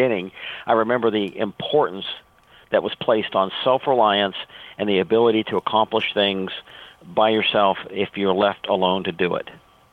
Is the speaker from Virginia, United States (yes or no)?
yes; Virginia, United States; I grew up on Little Creek Amphibious Base, which is the home of Navy SEAL Team 2.